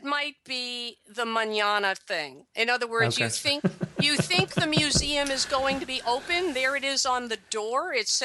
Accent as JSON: {"language": "English", "town": "New York City", "region": "New York", "country": "United States", "said": "I'm rushing around because I'm a New Yorker, but nobody else is."}